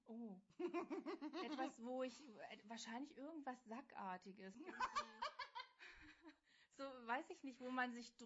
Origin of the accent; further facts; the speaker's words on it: Northern Germany, Germany; now in Berlin, Germany; ich komme ja aus dem Norden und jetzt hier in Berlin